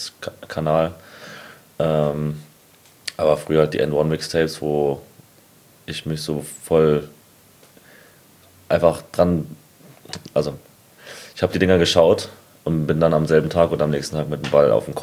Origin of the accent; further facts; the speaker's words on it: Frankfurt, Hesse, Germany; wir beide sind Frankfurter, weil wir sind in Frankfurt geboren.